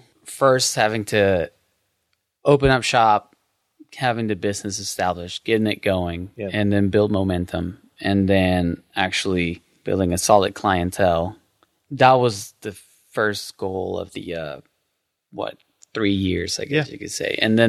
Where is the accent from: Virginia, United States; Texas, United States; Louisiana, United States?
Texas, United States; Cypress; Well, I grew up in the Cypress area. And then I ended up moving to Washington Avenue and like the Arts District.